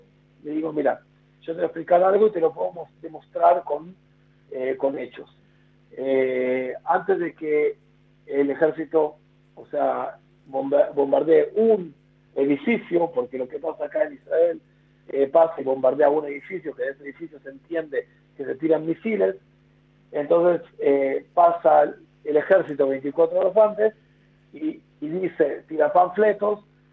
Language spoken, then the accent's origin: Spanish; Buenos Aires, Argentina; born there; Yo nací en Palermo